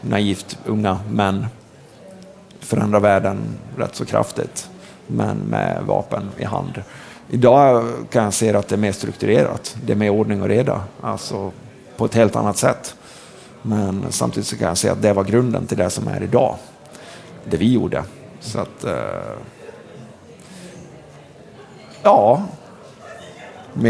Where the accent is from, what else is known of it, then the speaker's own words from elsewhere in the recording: Dalarna County, Sweden; Det är en jävligt svår fråga för mig eftersom jag är dalmas och gillar choklad.